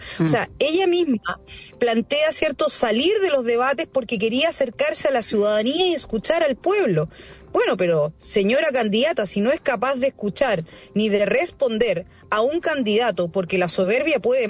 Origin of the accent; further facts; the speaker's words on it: Chile; Uno como chileno común quiere saber qué es lo que realmente piensa Jeanette Jara